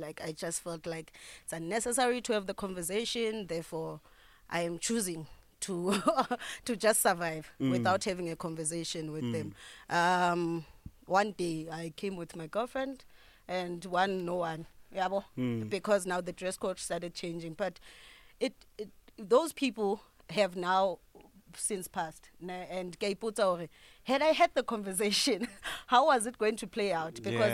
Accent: Bloemfontein, Free State, South Africa; I'm Xhosa from Bloemfontein, but my family is from Eastern Cape.

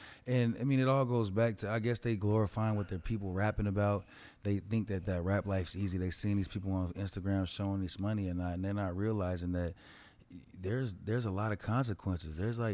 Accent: Colorado, United States; Because, bro, I was raised in Colorado. We had gangs. We had Crips and Bloods for sure, bro.

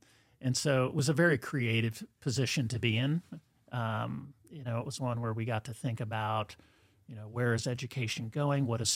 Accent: Kansas City, Missouri, United States; I grew up in Kansas City.

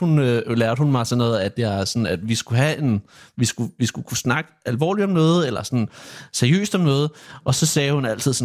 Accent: Greve, Zealand, Denmark; Ja, fra Greve, ja.

